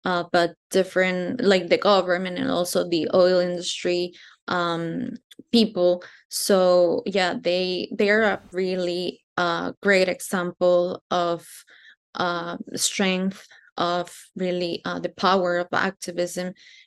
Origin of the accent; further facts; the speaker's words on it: Ecuador; I was born and raised in Ecuador, but the first time that I went to the Amazon rainforest was about 5 years ago. So Ecuadorians, we don't have a direct connection with the Amazon rainforest.